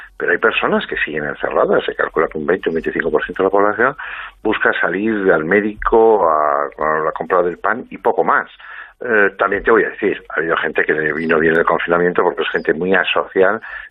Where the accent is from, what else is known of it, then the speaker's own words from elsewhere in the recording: Spain; a nosotros, como españoles, se nos confunde